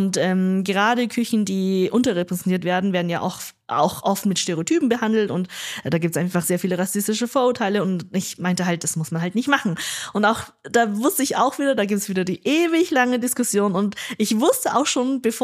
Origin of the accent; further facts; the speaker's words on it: northern China, China; wo Menschen eine andere Geschichte erlebt haben als zum Beispiel in Nordchina, wo ich aufgewachsen bin.